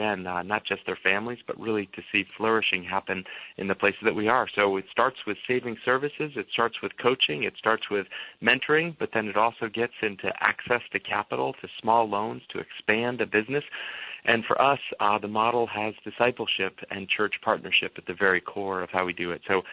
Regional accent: Boston, Massachusetts, United States; now in Lancaster, United States; You know, I grew up in Boston, and there we had all kinds of traffic problems. And moving to Lancaster, there is not a traffic problem

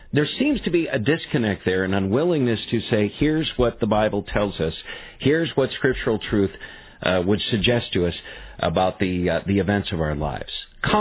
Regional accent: California, United States; I'm from California.

